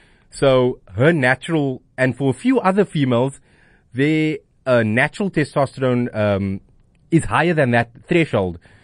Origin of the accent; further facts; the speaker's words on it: South Africa; So obviously, being a South African, I hope that's the same outcome.